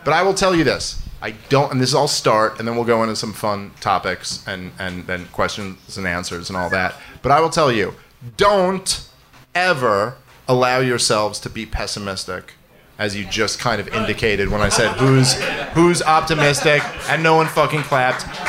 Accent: Brooklyn, New York, United States; And we grew up together in Brooklyn, New York.

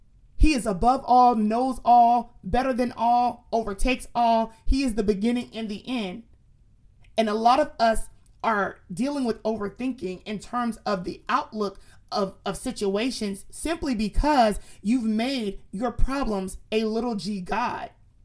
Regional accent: Florida, United States; I'm so Florida, I said jit. I'm from Florida for real now.

